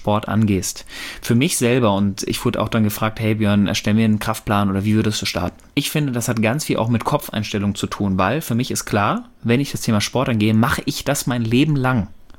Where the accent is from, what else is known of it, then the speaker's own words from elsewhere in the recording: North Rhine-Westphalia, Germany; Ich komme ja ursprünglich aus dem Pott, aber ich kriege das hin.